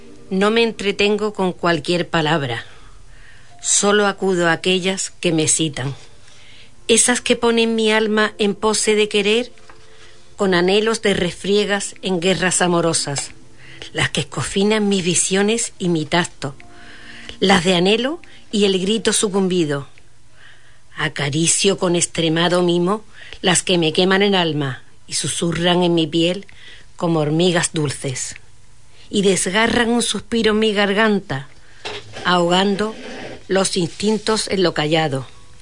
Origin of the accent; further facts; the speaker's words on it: Villanueva de los Castillejos, Andalusia, Spain; also born or lived in El Almendro; Y decir que soy, como habéis dicho, andevaleña y soy de Villanueva de los Castillejos y del Almendro. De los dos pueblos soy, por parte de padre y de madre.